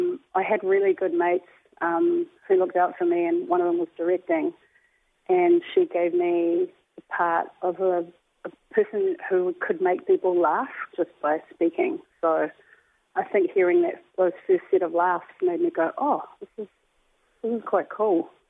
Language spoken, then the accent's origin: English; Auckland, New Zealand; I'm from Auckland.